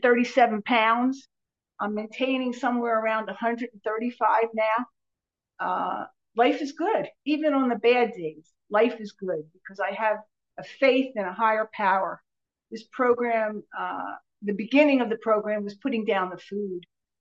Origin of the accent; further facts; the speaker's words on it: New Jersey, United States; I'm from South Jersey. I'm a recovered compulsive overeater.